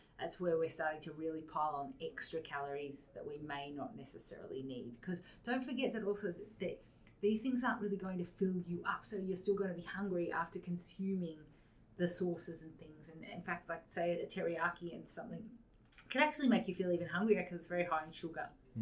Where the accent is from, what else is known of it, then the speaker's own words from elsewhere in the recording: Australia; I'm not an Aussie in that way.